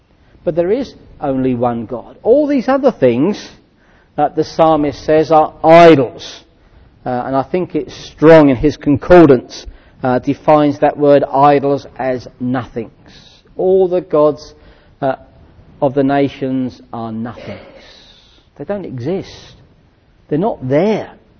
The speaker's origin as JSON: {"language": "English", "region": "London", "country": "United Kingdom", "tie": "born or raised there", "said": "When I was a young lad growing up in London, we were very much aware of it."}